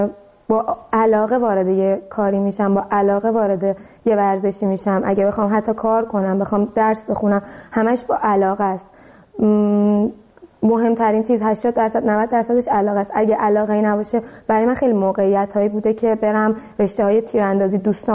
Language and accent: Persian; Iran; born there; من یه ایرانی ام و تو ایران به دنیا اومدم،